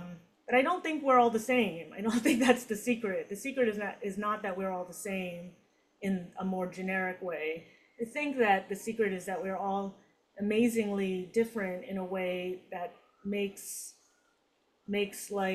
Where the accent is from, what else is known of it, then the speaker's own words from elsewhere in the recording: United States; I'm an American. I'm culturally an American.